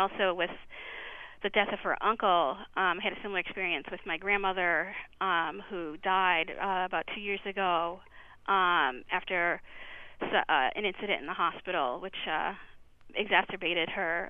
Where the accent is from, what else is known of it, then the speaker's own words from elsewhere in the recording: United States; my experience as a Haitian person growing up in the United States was validated